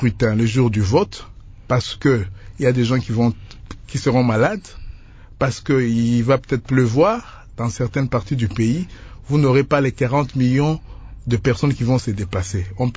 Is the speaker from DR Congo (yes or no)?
yes; DR Congo; Chez nous, en République démocratique du Congo